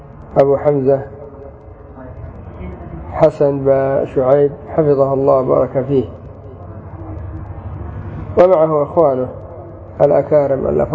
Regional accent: Mukalla, Hadramaut, Yemen; صار عندنا في المكلة مأوى لطلاب العلم، صار عندنا في حضرموت الداخل عدة دور حديث

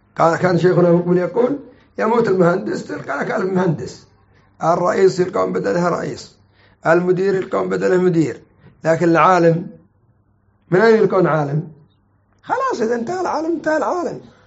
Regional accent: Yemen; ولا حزب الرشاد السلفي عندنا في اليمن اسم سلفي وهو خلفي

